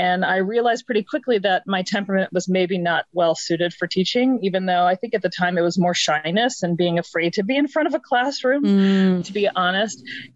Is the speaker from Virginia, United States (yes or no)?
yes; Virginia, United States; moved away as an adult; now in New York, United States; And I moved to New York 2 weeks after I graduated from college. I went to school in Virginia. I grew up in Virginia.